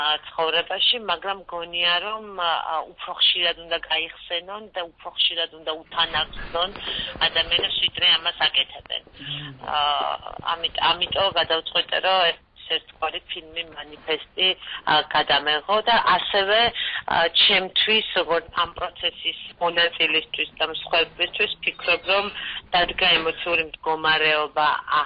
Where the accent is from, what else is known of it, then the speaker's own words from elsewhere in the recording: Sukhumi, Abkhazia, Georgia; moved away; მეც, რომელიც სოხუმიდან ვარ დევნილი ვარ